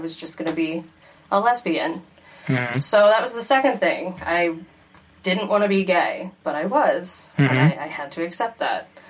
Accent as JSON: {"language": "English", "town": "Towson", "region": "Maryland", "country": "United States", "tie": "born or raised there", "said": "Born and raised in Towson, Maryland."}